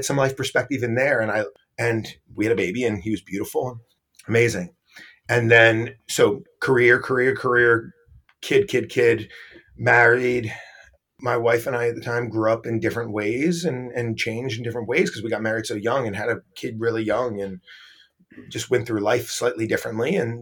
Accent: Massachusetts, United States; Quick on me, I grew up in Massachusetts, in suburban Massachusetts

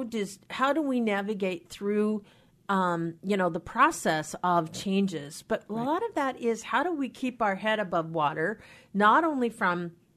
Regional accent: Anacortes, Washington, United States; My hometown.

